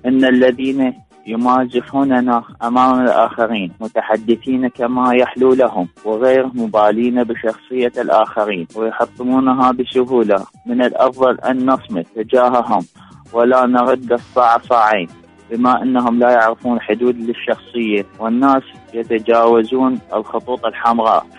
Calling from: Basra, Basra Governorate, Iraq; من العراق البصرة.

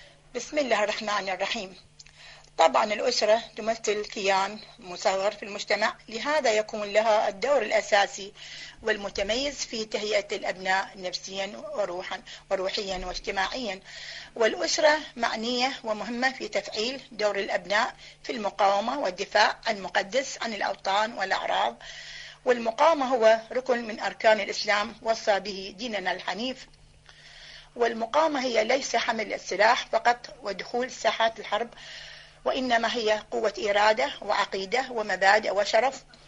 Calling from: Babil, Iraq; جمهورية العراق، بابل.

